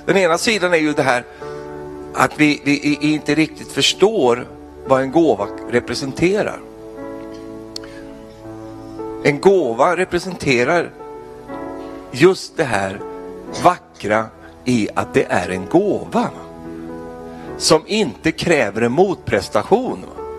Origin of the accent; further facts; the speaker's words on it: Sweden; För vi svenskar säger ju inte så.